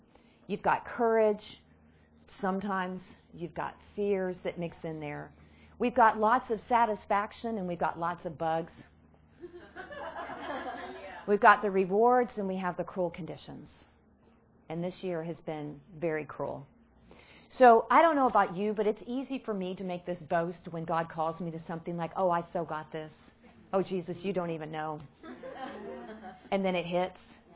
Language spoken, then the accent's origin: English; Texas, United States; I mean, come on, we're from Texas. We can handle a little heat.